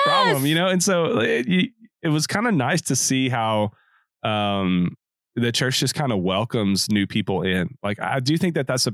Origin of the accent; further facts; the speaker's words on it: Arkansas, United States; we switched going to church on Sundays to just watching NASCAR, which, because we grew up in Arkansas, that's what you do with your free time.